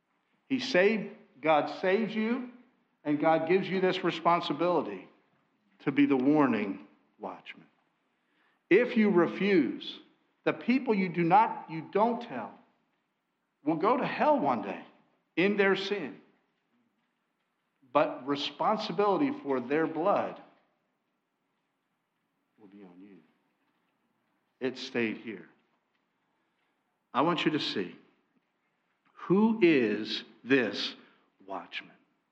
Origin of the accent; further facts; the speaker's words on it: Valley Forge, Pennsylvania, United States; I grew up in this area pretty much. I was born in Valley Forge, Pennsylvania. And I grew up there, went to high school locally, not too far from here.